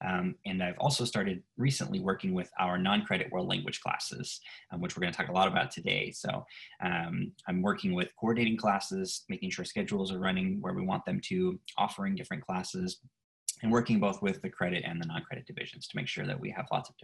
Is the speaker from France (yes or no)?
no; Texas, United States; moved away as an adult; I'm originally from Texas. My wife and I moved here 4 years ago.